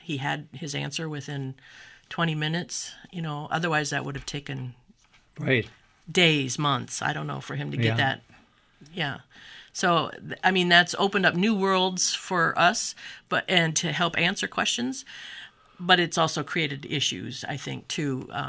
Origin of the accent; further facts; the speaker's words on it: Waterloo, Iowa, United States; now in Rockford, United States; And I grew up in Waterloo, Iowa. And when we moved to Rockford for my husband's job, I got a job there working for the Northern Illinois Library System in Rockford.